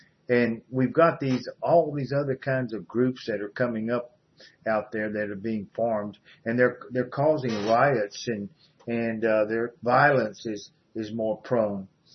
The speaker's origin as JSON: {"language": "English", "country": "United States", "said": "and I'm from the Republic right here, you could say, in America."}